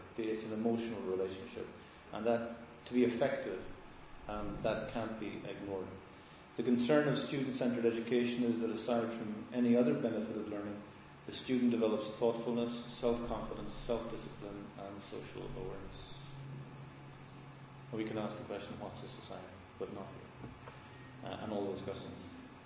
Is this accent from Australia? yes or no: no; Ireland; because I'm from Ireland, it was the Celtic Church and the Roman Church, and St. Patrick came to Ireland to make everyone Christian.